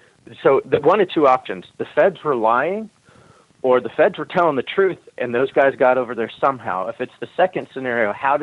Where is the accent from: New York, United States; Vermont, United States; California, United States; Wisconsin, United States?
California, United States; I don't see, as an American, take away the fact that I've lived in California my whole life, as an American